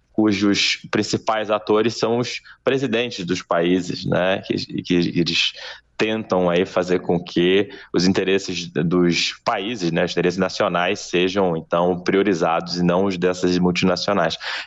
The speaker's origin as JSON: {"language": "Portuguese", "region": "Rio de Janeiro", "country": "Brazil", "tie": "born there", "also_born_or_lived": "Porto Alegre", "moved": "as an adult", "lives_now": "Goiânia, Brazil", "said": "Eu nasci no Rio de Janeiro, morei 10 anos em Porto Alegre, minha família, constituí minha família em Porto Alegre, né, e tenho 2 filhos gaúchos, e agora estou há 1 ano aqui em Goiânia"}